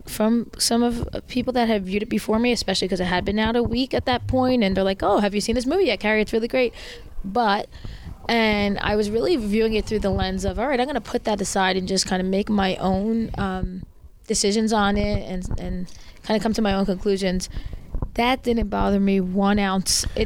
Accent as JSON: {"language": "English", "country": "United States", "said": "I'm Italian. I'm an American. I'm a woman."}